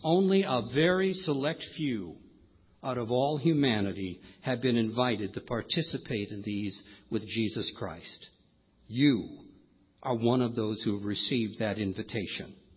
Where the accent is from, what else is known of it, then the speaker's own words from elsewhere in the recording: United States; You know, I'm an American, and I read about what the founding fathers did